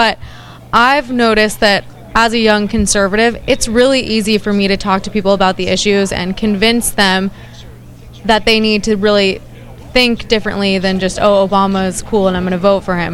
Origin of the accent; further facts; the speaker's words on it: San Diego, California, United States; Yeah, but I grew up in San Diego